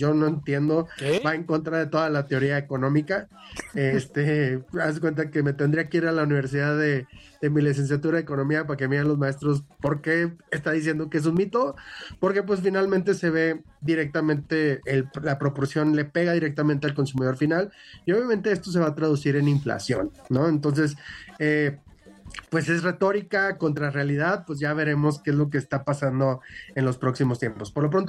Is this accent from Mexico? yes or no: yes; Mexico; es como la parte más segura que tenemos para invertir como mexicanos